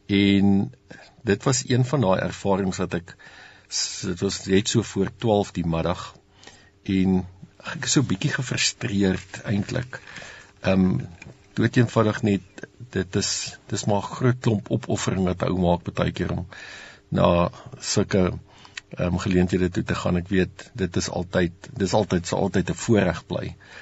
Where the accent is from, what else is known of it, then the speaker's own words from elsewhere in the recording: Pretoria, Gauteng, South Africa; ek het self in die Moot groot geword, ek is hier gebore en ek het groot geword.